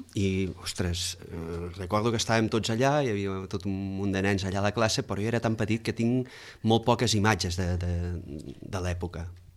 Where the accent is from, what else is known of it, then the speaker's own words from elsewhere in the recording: Pradell de la Teixeta, Catalonia, Spain; also born or lived in Reus; vaig néixer a Reus, que llavors sempre tothom neixia a Reus, i bueno, soc fill de Pradell i he viscut tota la meva vida a Pradell, amb incursions a Barcelona, a Reus, a Itàlia, per motius d'estudi